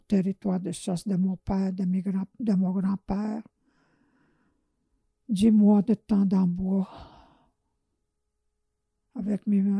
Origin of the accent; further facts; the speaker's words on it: Tizagik, Quebec, Canada; J'étais natif de Tizagik. On était membre de Tizagik. On n'était pas membre de la bande ici au lac Simon. Je suis vraiment natif de Tizagik.